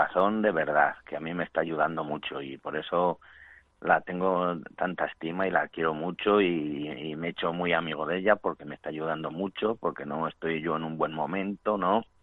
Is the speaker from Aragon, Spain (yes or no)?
no; Alaejos, Castile and León, Spain; Ella sabe, si nos escucha, conocerá mi pueblo, que se llama Alaejos, muy cerca de Salamanca.